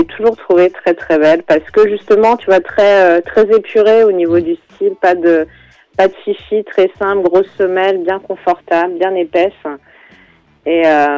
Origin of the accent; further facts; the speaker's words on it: Paris, Île-de-France, France; J'ai grandi à Paris même.